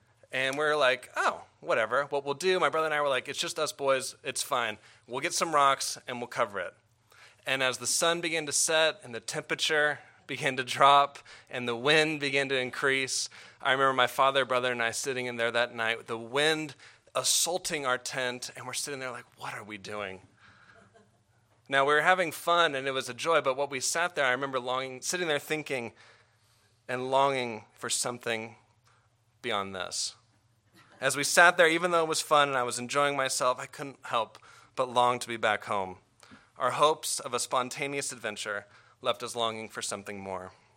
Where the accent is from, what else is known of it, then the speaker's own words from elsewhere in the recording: San Diego, California, United States; Born and raised in San Diego.